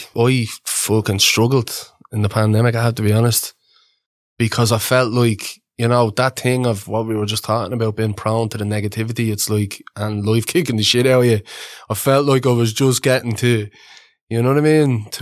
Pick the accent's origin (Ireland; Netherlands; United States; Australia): Ireland; Shankill, County Dublin; Shankill.